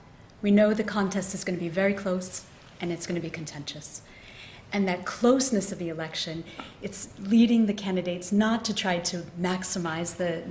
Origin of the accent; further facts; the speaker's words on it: Colorado, United States; So my home state is Colorado, so of course I have to talk about Colorado.